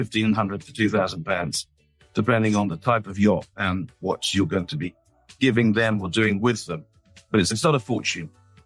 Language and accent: English; South West England, United Kingdom; I grew up on the Helford River and sailed since the age of four